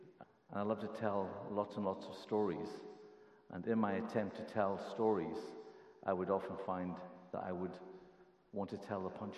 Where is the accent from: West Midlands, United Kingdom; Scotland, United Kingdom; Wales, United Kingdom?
Scotland, United Kingdom; Lewis; born there; I was born in Lewis, in the Outer Hebrides, just after the revival. I'm not a revival kid, I was post-revival, and it was just an amazing place to be, to grow up